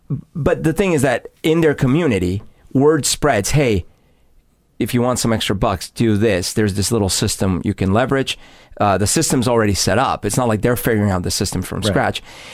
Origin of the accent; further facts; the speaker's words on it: Bogotá, Bogotá D.C., Colombia; okay, so growing up in Bogota, when you go down the street, you know that there's a high likelihood you're going to get pickpocketed or something's going to get stolen.